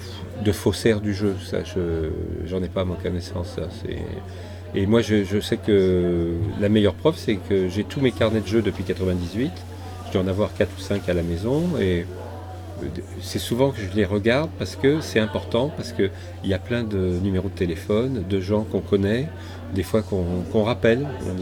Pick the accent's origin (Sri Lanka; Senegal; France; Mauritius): France; Livry-Gargan, Île-de-France; born there; Moi, je suis né pas loin, je suis né à Livry-Gardon